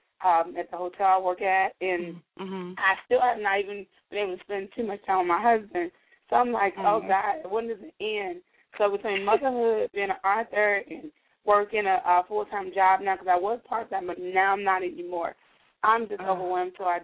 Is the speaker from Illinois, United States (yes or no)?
yes; Chicago, Illinois, United States; I'm from Chicago. We're right next door.